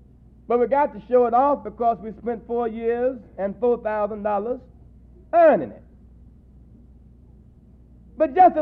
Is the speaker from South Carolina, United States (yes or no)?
yes; South Carolina, United States; You know, I'm from South Carolina.